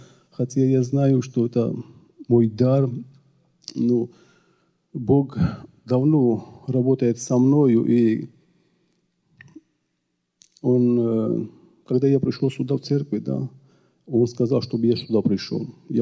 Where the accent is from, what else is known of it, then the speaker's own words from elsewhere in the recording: Georgia; Russian is a second language; я из Грузии, я путаю постоянно эти склонения.